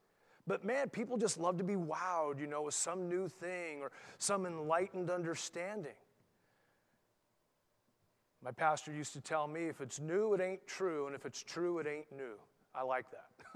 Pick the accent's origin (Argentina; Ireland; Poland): Ireland; Really? I'm an Irishman.